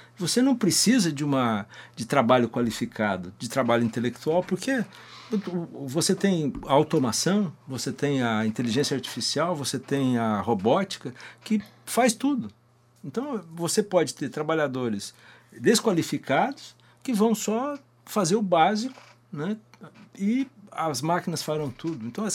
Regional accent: Londrina, Paraná, Brazil; Nós que somos aqui de Londrina, podemos nos lembrar

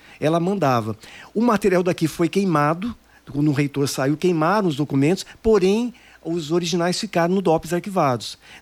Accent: Sarapuí, São Paulo, Brazil; now in Londrina, Brazil; Sarapuí. Eu brinco e chamo de capital de Sorocaba. O pessoal nunca sabe onde fica Sarapuí. Pertinho de Sorocaba.

